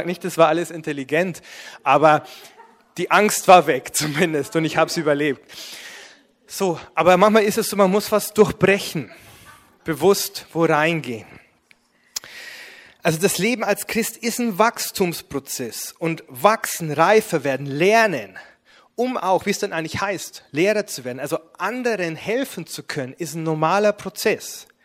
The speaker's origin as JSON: {"language": "German", "region": "Bavaria", "country": "Germany", "said": "ich komme ja aus Bayern und im Bayerischen Wald ist halt im Winter, früher zumindest, war Schnee und da sind wir Ski gefahren, Alpinski fahren."}